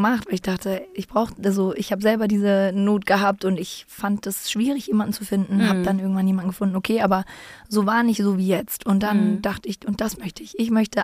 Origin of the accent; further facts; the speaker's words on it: Hamburg, Germany; Ja, ich komme aus Hamburg, bin 33, werde bald 34